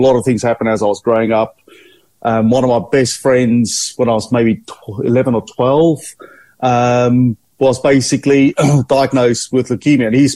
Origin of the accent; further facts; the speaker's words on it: South Africa; born there; Yeah, so I was born in South Africa, and basically our family wasn't really particularly religious.